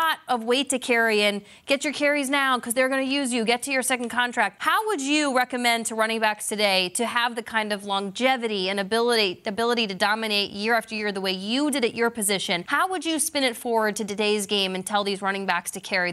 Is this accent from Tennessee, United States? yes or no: no; Minnesota, United States; I grew up in Minnesota. Infamously, I was raised on the Herschel Walker trade.